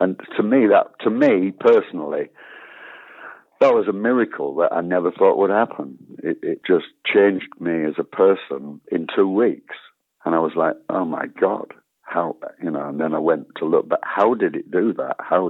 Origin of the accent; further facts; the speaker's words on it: Yorkshire and the Humber, United Kingdom; And I approached the whole thing, really, as a Yorkshireman.